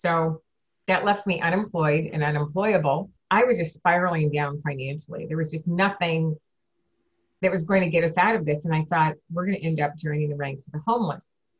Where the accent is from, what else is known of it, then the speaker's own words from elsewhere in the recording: Detroit, Michigan, United States; the All-Star game that was going to be played in my hometown of Detroit that July.